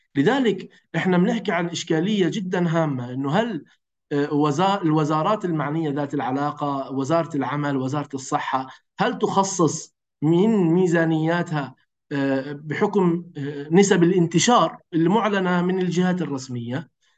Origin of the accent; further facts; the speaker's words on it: Jordan; يعني إحنا عندنا بالأردن في عندنا يمكن 4 مدارس تم افتتاحها